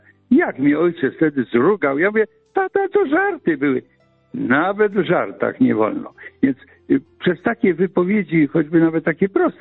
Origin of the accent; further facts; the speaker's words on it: Kalisz, Greater Poland Voivodeship, Poland; W Kaliszu na szczęście kościołów było dużo. Ja się wychowałem tak trochę w cieniu kolegiaty. Czasem byłem parafianinem kolegiaty, a czasem obecnej katedry kościoła z nazwaniem świętego Mikołaja.